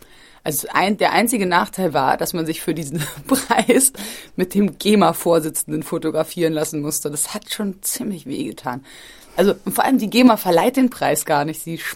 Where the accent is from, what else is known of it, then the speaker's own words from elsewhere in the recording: Berlin, Germany; Ich bin in Berlin geboren und ich habe da immer gelebt